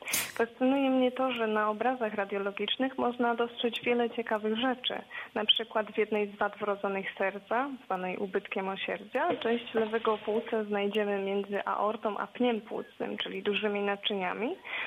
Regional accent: Częstochowa, Silesian Voivodeship, Poland; Ja pochodzę z Częstochowy, czyli z województwa śląskiego.

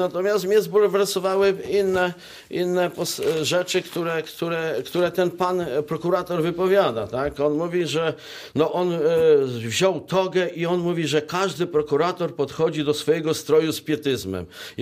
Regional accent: Żary, Lubusz Voivodeship, Poland; na przykład w Żarach jest dwóch sędziów, skąd pochodzę

